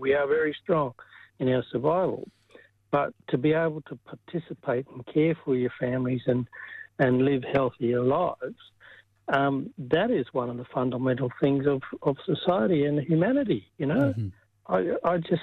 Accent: Western Australia, Australia; I'm from the Willinyu and Wajak mobs in Western Australia, Yamaji Nyuwa peoples.

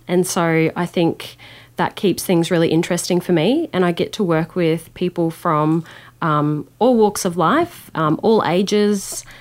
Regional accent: Innisfail, Queensland, Australia; now in Brisbane, Australia; my mob are from far north Queensland as well. So I'm a proud Cookie Yalanji woman, and I grew up in a small town called Innisfail, and I've been living here in Brisbane for the past 4.5 years

